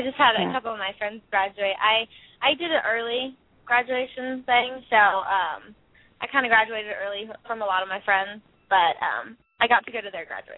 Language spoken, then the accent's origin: English; Texas, United States; also born or lived in Tulsa, Oklahoma; now in Nashville, United States; So, but I was born in Tulsa, Oklahoma, raised in Texas, and then I just moved to Nashville.